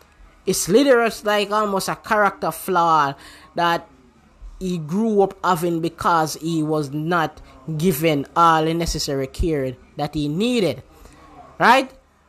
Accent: Jamaica; The problem is that we are Jamaican, and you know, we talk the Jamaican language, the Jamaican dialect, kind of patois, and so sometimes to really get that natural conversation between the both of us, we have to get into the patois, because that's our natural tongue.

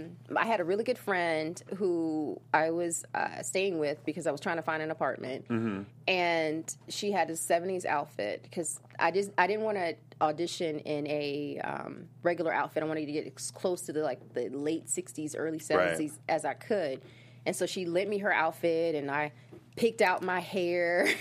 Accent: Southern United States, United States; I'm from the South. We hug everybody.

